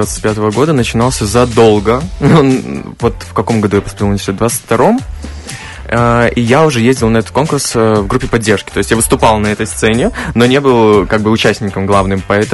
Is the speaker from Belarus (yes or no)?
yes; Rechytsa, Gomel Region, Belarus; Да, я сам из Речицы.